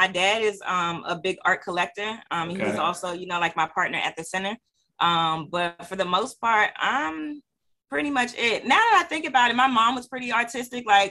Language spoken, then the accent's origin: English; Washington, District of Columbia, United States; Here, I am a native, born and raised in Southeast. Yes.